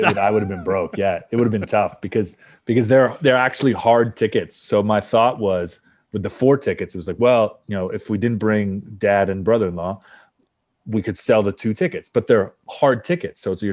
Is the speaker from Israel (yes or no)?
no; Windsor, Ontario, Canada; I grew up in Windsor